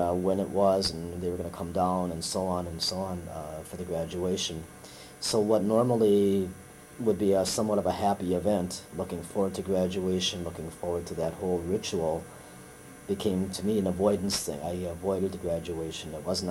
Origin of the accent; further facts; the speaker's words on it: Wisconsin, United States; the draft board I would have to appear in front of was back in my hometown, that county, Manitowoc County.